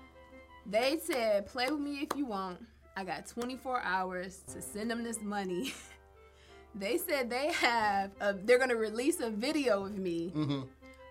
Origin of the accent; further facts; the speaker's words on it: Detroit, Michigan, United States; I'm from Detroit.